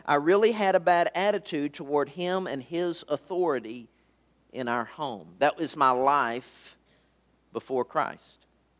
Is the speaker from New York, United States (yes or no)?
no; Alvarado, Texas, United States; I grew up in Alvareda, Texas. It's about 25 miles south of Fort Worth, the intersection of I-35 and Highway 67 in Johnson County.